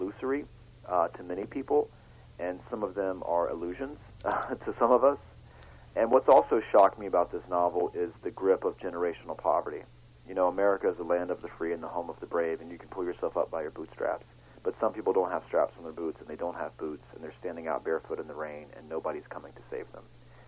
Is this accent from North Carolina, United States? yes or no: yes; North Carolina, United States; You know, I grew up in North Carolina in the western part of the state, and I went to graduate school in Louisiana in 2003, and I found myself really, really homesick.